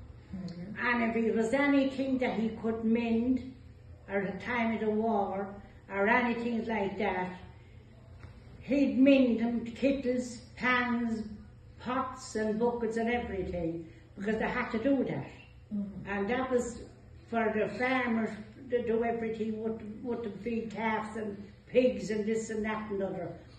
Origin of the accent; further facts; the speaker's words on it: Longford, County Longford, Ireland; born there; I was born in Longford. In Longford Hospital, but Longford was County Longford.